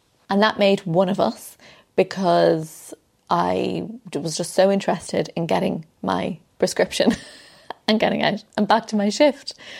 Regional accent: Dublin, Leinster, Ireland; I grew up in Dublin

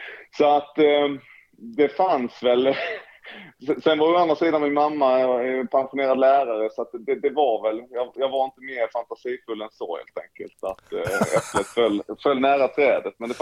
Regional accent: Halmstad, Halland County, Sweden; moved away as an adult; also born or lived in Trelleborg; Jag kommer ju från Gurkburkens hemstad Halmstad. Så att lite längre norrut, men fortfarande längs havet och på västkusten. Ja. Men ja, flyttade därifrån vid, vad kan jag vara, 22 års åldern.

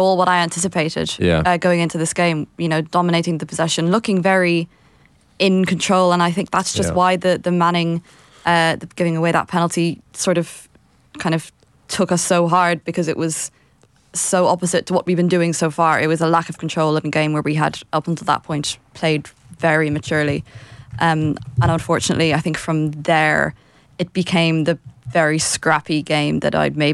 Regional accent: Ireland; as an Irish football fan.

